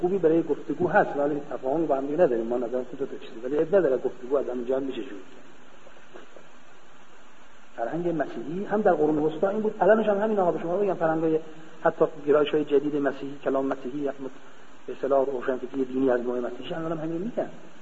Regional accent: Iran; اتفاقا ایشون فهمید ما ایرانی هستیم

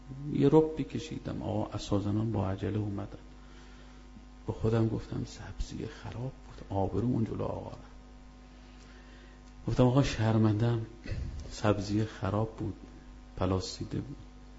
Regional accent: Mashhad, Razavi Khorasan, Iran; من بچه مشهدم دیگه می دونم.

